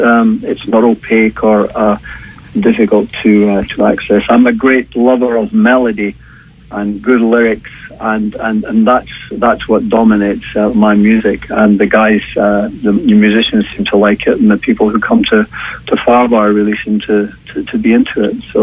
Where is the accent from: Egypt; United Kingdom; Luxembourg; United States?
United Kingdom; Edinburgh, Scotland; I grew up in Edinburgh.